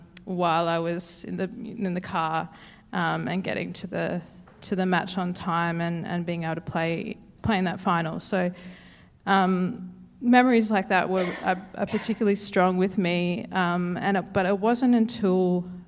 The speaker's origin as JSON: {"language": "English", "region": "Queensland", "country": "Australia", "tie": "born or raised there", "said": "I come from Queensland. My mob are Mulinjali from southeast Queensland. Both my mum's parents were born in what's known today as Bow Desert, which is an hour south of Brisbane"}